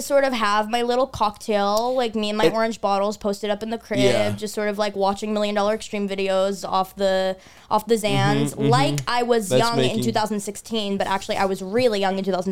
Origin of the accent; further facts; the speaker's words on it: Los Angeles, California, United States; I grew up in Los Angeles, California.